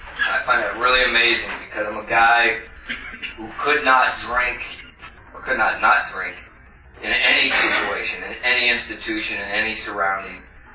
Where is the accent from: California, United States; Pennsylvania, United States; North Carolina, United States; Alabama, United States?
California, United States; Stockton; I grew up in California. Grew up in this town called Stockton, California.